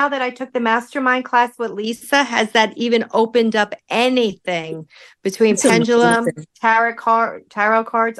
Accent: Lodi, New Jersey, United States; Okay. Originally Lodi. Lots of dumb Italians.

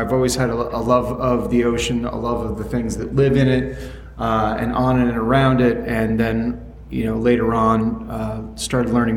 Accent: New Jersey, United States; So for me, I grew up in New Jersey, not too far from the ocean. Always loved the ocean.

